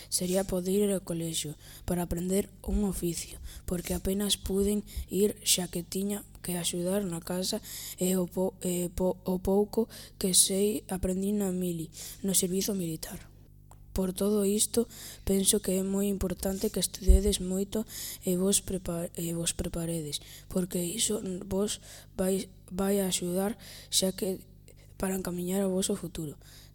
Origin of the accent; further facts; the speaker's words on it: Navarrosa, Galicia, Spain; born there; Nací en Navarrosa, pero levo vivindo na Dina 57 anos.